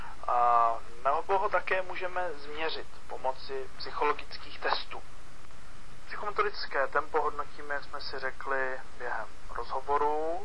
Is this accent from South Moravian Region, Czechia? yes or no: no; Prague, Czechia; born or raised there; also born or lived in Železné hory